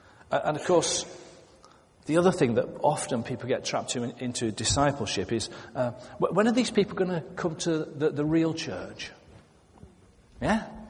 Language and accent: English; Sheffield, Yorkshire and the Humber, United Kingdom; I'm a Yorkshire lad from Sheffield.